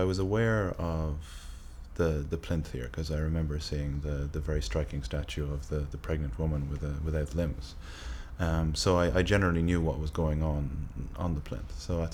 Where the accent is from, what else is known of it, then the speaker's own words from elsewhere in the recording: Lanesborough, Leinster, Ireland; My date of birth is the 9th of August 1982 and I'm from Lanesborough, County Longford, Ireland.